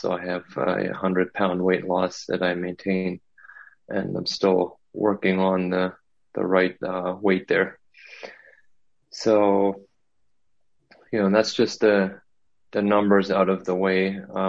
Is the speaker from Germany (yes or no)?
yes; Germany; This is all back in Germany, by the way. I'm from Germany.